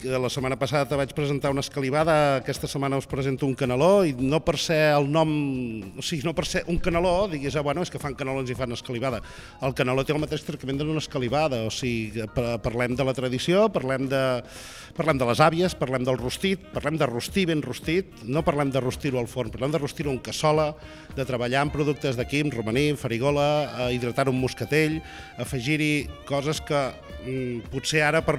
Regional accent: Catalonia, Spain; No, sóc de l'Empordà.

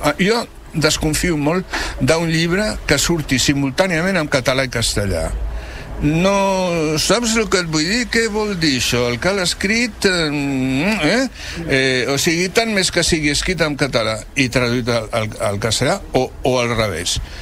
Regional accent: Barcelona, Catalonia, Spain; Bueno, sempre Barcelona, clar, sempre perquè soc barceloní.

